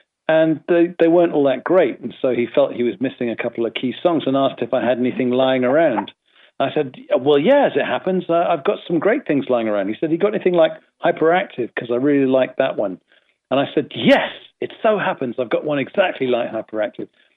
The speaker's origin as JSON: {"language": "English", "country": "United Kingdom", "said": "In fact, in the UK, my home country, it's my biggest hit."}